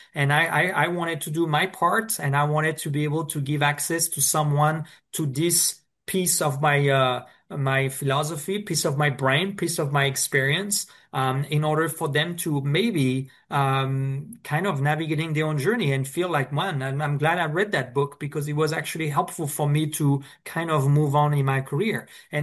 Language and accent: English; France; English is a second language; when I'm just a kid growing up in France